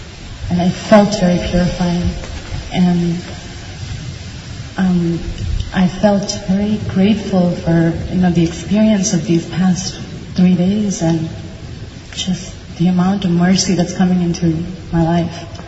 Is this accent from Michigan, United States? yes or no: no; St. Louis, Missouri, United States; Hare Krishna … I'm from St. Louis, Missouri.